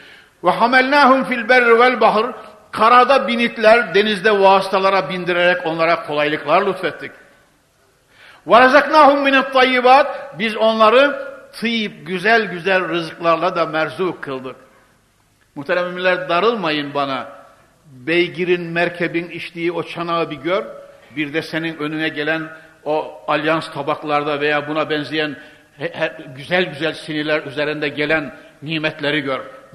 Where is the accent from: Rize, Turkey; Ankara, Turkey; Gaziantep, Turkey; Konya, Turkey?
Konya, Turkey; Biraz ben Konyalıyım, ne olsa Anadolu çocuğu biraz yayla adam olduğu için damarı sert.